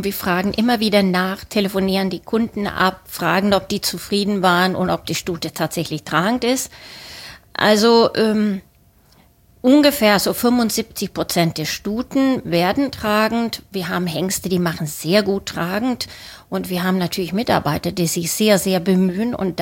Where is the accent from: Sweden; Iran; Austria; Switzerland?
Sweden; German is a second language; now in Celle, Germany; Ich komme ja ursprünglich aus Schweden, hatte in Hannover hier studiert